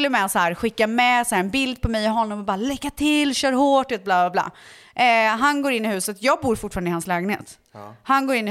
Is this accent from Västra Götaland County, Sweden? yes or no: yes; Borås, Västra Götaland County, Sweden; alltså jag var ändå från Borås.